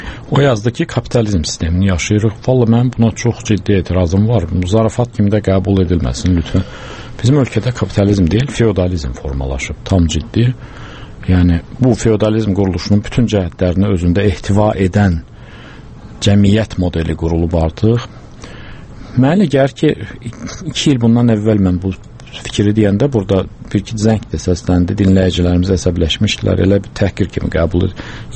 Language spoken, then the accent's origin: Azerbaijani; Baku, Azerbaijan; Mən NZS-də böyümüşəm. NZS-də daima zavodlar çalışırdı.